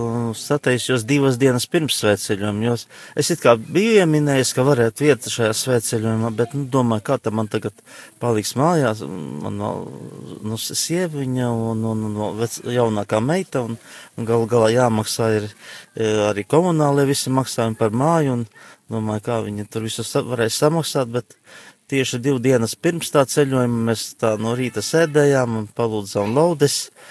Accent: Gulbene, Gulbene Municipality, Latvia; Es esmu no Gulbenes, es svētākā sakramenta draudzes.

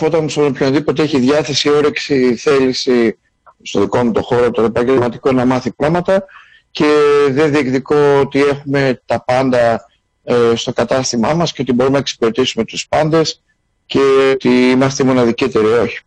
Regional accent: Greece; Όχι, και εμείς σαν λαός, σαν Έλληνες, χαρακτηριζόμαστε για την πατέντα, την ευστροφία, το να βρίσκουμε λύσεις μέσα σε όλα αυτά τα προβλήματα.

